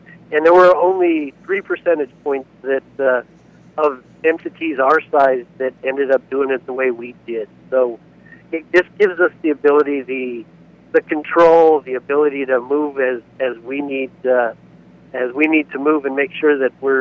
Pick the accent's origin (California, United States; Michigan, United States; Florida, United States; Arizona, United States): Arizona, United States; Tucson; also born or lived in Douglas, Arizona; I'm native Southern Arizona. I was born in Douglas, Arizona, but within 6 months I've been in Tucson.